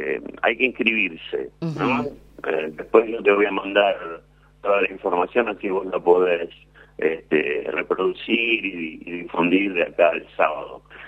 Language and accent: Spanish; Buenos Aires, Argentina; accent: porteño; así como seguramente ustedes identificarán mi acento porteño